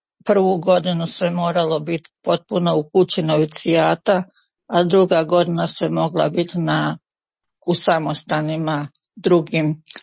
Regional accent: Derventa, Republika Srpska, Bosnia & Herzegovina; born there; Ja sam najstarije dijete od 9 djece. Rođena sam kod Dervente, krštena u Derventi, pričešćena i krizmana.

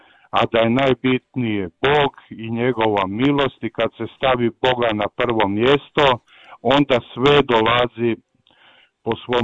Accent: Zagreb, Zagreb County, Croatia; ja sam odrastao u Novom Zagrebu u Zapruđu, jer sam došao s 2 godine

